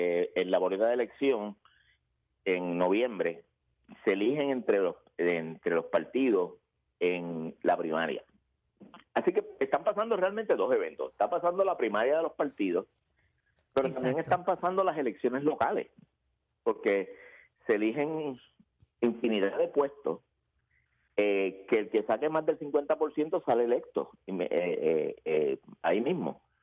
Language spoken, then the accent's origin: Spanish; Puerto Rico; Nosotros somos boricua, mucha gente. Además de eso somos hispanos, además somos minoría